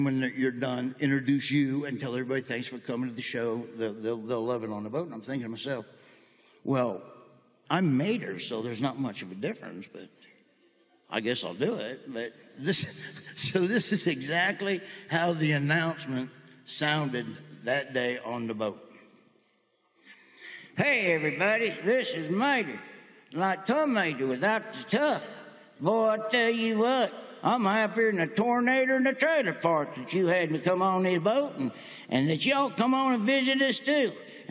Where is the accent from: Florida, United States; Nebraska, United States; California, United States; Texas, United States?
Nebraska, United States; I come from Nebraska, and I'm just a country kid from Nebraska